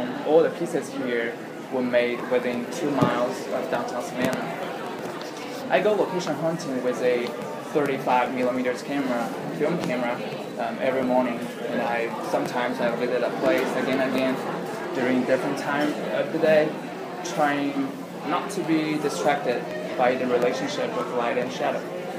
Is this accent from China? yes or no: yes; Shanghai, China; English is a second language; now in United States; I came originally from Shanghai, China. I received my bachelor degree from Shanghai Institute of Visual Art at 2012.